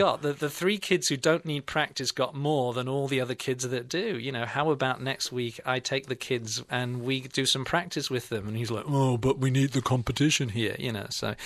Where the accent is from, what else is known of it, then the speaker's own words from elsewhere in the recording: England, United Kingdom; now in Australia; I mean, I'm from England originally, but I've been in Australia half my life, and both cultures are very similar.